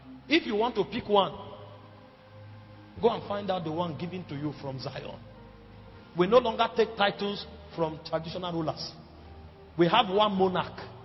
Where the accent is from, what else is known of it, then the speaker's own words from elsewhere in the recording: Benue, Nigeria; I come from Benue.